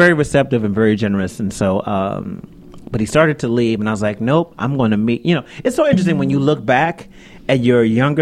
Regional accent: Gary, Indiana, United States; I'm from Gary, Indiana, too.

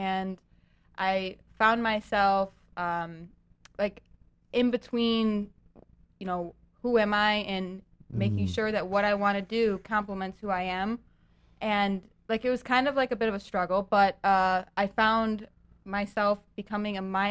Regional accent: Romeo, Michigan, United States; I grew up in the Metro Detroit area. I grew up in Romeo, Michigan.

